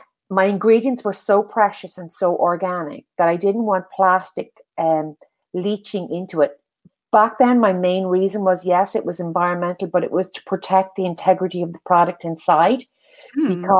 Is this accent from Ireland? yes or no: yes; Ireland; accent: Irish; I'm Irish, you can hear from my accent.